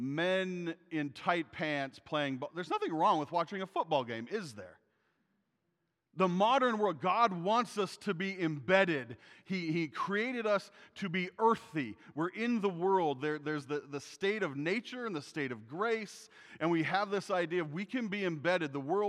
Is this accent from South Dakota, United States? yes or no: yes; South Dakota, United States; I grew up in South Dakota. We have no pro teams.